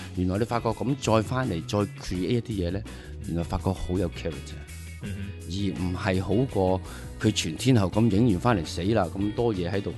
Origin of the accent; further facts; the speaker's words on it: Hong Kong; 我哋香港人